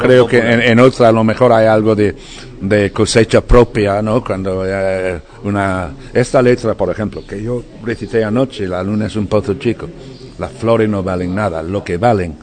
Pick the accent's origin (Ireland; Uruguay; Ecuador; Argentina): Ireland; Dublin, Leinster; Spanish is a second language; yo soy de Dublín, tuve la suerte de empezar a aprender el idioma con 20 años en un colegio de Dublín. Yo ya sabía francés